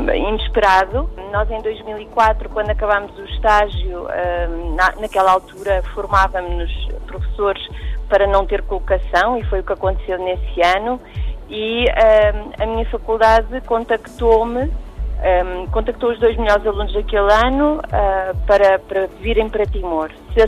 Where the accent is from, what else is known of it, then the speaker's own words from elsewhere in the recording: Portugal; E acho que só damos mais valor ao que é português quando saímos de Portugal.